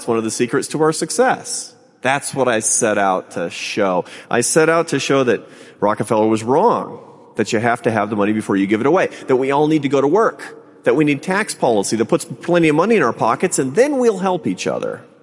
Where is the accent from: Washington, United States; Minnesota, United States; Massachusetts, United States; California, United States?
Washington, United States; Seattle; Seattle, Washington, my hometown.